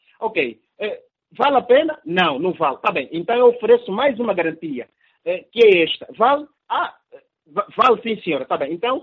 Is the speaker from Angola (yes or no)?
yes; Angola